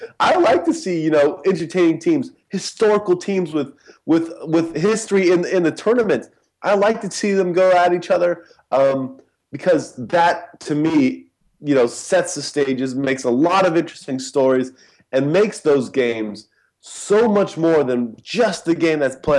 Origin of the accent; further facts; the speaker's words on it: United States; Two, I'm American first, so, you know, I'm going to go for U.S. first.